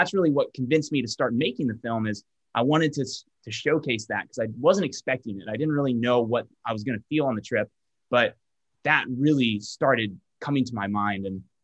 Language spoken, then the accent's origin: English; Kenya; now in United States; when I came from Kenya first, coming to the States, I was really struggling to kind of find my place here in America.